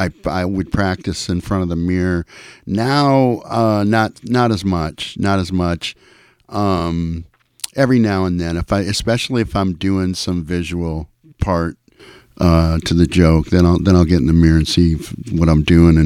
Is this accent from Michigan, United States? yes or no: yes; Michigan, United States; moved away as an adult; also born or lived in California / Seattle; now in Eugene, United States; No, I'm another transplant here in Oregon. I was born near Detroit, Michigan, and that's where I grew up.